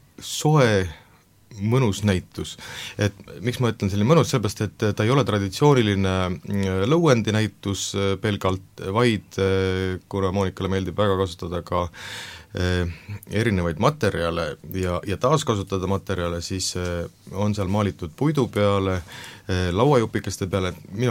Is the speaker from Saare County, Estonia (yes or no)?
yes; Kuressaare, Saare County, Estonia; eks me kõik oleme ühed saarlased ja kuressaarlased.